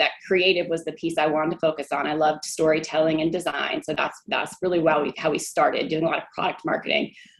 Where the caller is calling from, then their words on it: Waxhaw, North Carolina, United States; I am coming at you from Waxhaw, North Carolina, which is just 30 minutes south of Charlotte.